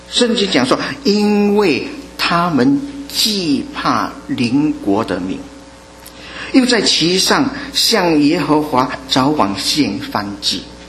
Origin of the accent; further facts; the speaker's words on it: China; 认罪悔改对于我们中国人来说是很不容易的，我们没有办法做到。